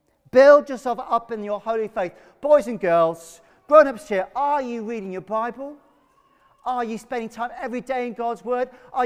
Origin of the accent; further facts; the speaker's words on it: Wales, United Kingdom; I'm not sure that's great English or not. I'm from Wales, that's my excuse.